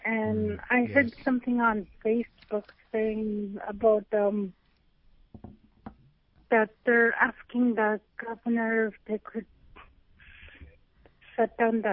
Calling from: Anchorage, Alaska, United States; I'm calling from Anchorage, and I'm glad to be here to see my mom here in Anchorage.

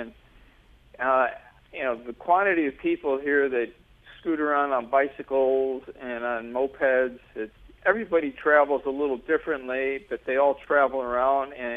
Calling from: Brookline, Massachusetts, United States; Hi. I'm calling from Brookline. I'm here on vacation.

